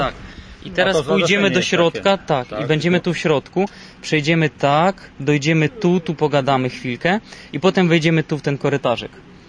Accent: Ukraine; Polish is a second language; Od razu was przeproszę za błędy

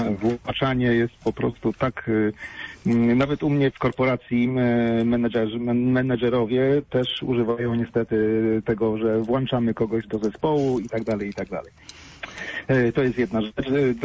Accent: Ostrów Wielkopolski, Greater Poland Voivodeship, Poland; moved away; Ja z Ostrowa Wielkopolskiego pochodzę, a tutaj się przeprowadziłem do 200 km na północ.

